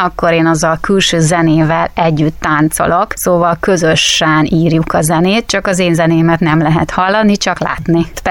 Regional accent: Vojvodina, Serbia; Újvidék mellett egy kis faluban nőttem fel, Újvidékre mindig beutaztam, családi ház, udvar, kutya, macska, tér, levegő

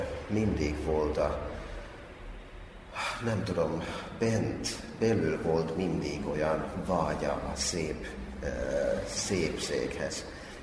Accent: Finland; Hungarian is a second language; now in Hungary; és Finnországból jövök. Már több mint 17 évig élek Magyarországon

